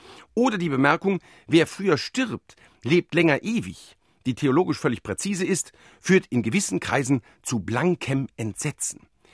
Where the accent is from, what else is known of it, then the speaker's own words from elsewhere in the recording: Rhineland, Germany; Aber wenn ich mir als Rheinländer vorstelle, ich dürfte quasi nichts mehr essen